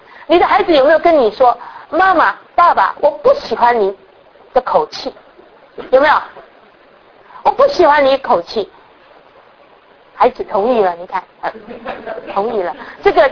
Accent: China; now in United States; 所以我们中国人的家庭，人家客人来了，你要打个招呼

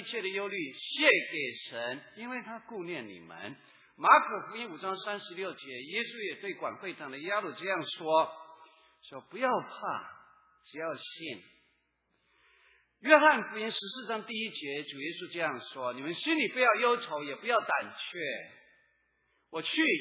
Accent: southern Taiwan, Taiwan; 哎呀，我的故乡那里刚好有日本的军队，也有马

